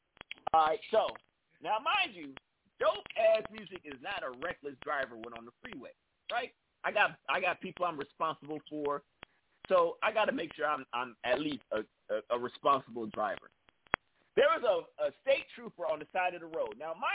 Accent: California, United States; And I'm from Cali.

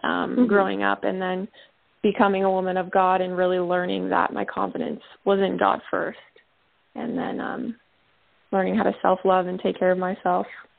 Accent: Los Angeles, California, United States; I am from Los Angeles, California.

